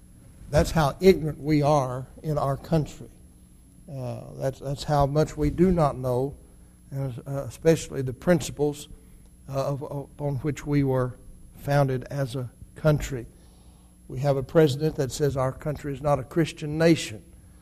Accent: United States; And I have a right, because I'm an American, to feel that way.

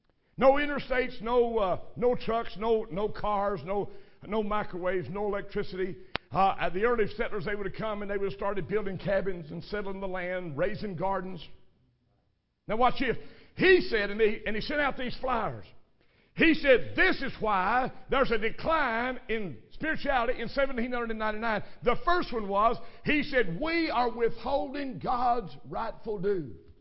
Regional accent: Crab Orchard, Kentucky, United States; I was born and raised in Crab Orchard, Kentucky, right on 150, right on the Wilderness Trail. Only had one red light and we shot it out.

